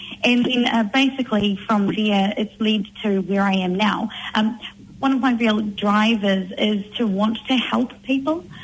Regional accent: Manurewa, Auckland, New Zealand; also born or lived in Mangere; So I'm a South Auckland girl at heart. I was born in Mangere and I shifted to the Manurewa area when I was around 5. We lived on a small farm in the back of Alfriston, and I attended Alfriston Primary there.

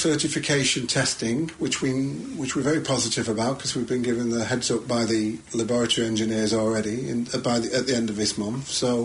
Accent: Manchester, North West England, United Kingdom; I certainly want to go beyond Manchester, but you know, it's Manchester's my hometown.

